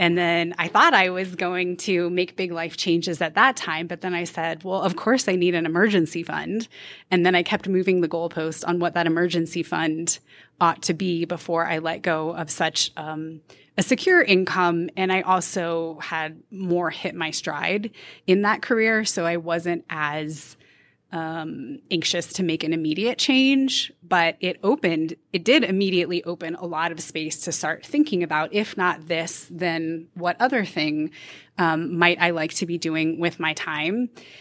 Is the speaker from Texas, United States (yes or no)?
no; Virginia, United States; now in Wilmington, United States; I am from Northern Virginia originally. Just 2 years ago, I moved to Wilmington, North Carolina.